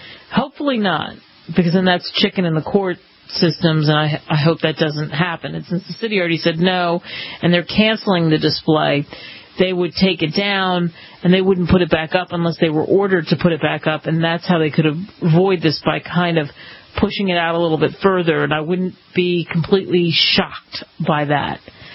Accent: Philadelphia, Pennsylvania, United States; And growing up in Philly, I think I've talked about this before.

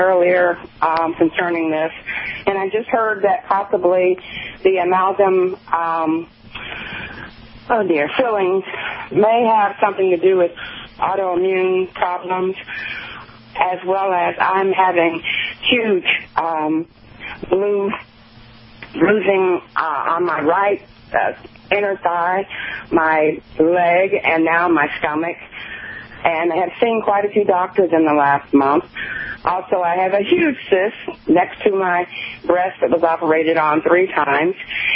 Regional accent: Pensacola, Florida, United States; also born or lived in Michigan; Well, I was reared in Pensacola, Florida, and I lived quite a few places.

